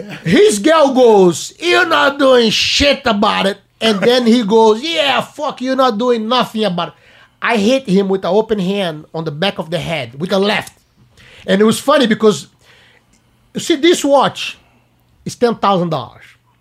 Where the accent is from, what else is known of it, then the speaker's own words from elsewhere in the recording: Brazil; English is a second language; because you have to understand, I'm from Brazil.